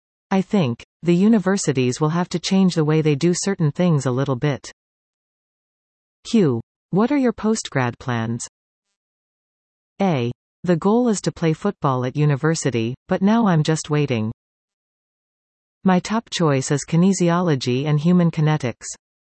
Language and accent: English; Collingwood, Ontario, Canada; I was born in the Collingwood Hospital. I've been here my whole life.